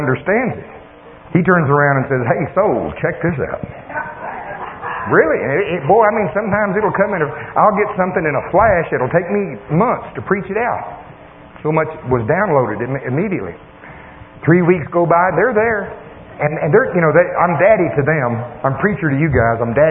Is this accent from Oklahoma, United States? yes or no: yes; Oklahoma, United States; See, I'm from Oklahoma. Most of my relatives are farmers.